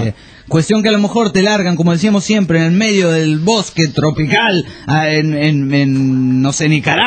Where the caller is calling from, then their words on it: Toluca, State of Mexico, Mexico; de Toluca. Les cuento que aquí hace un pinche frío de mierda, que casi se me congela el culo.